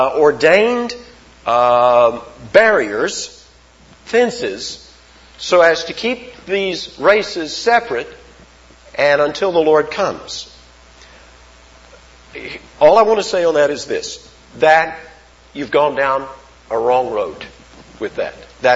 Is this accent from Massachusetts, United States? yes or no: no; East Point, Georgia, United States; There were men on the street I grew up in East Point